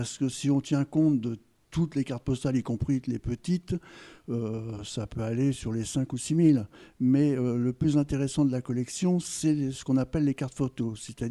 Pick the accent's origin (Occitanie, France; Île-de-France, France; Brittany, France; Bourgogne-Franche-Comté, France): Bourgogne-Franche-Comté, France; Avallon; born there; Je suis né à Avalon et toute ma famille est originaire d'Avalon.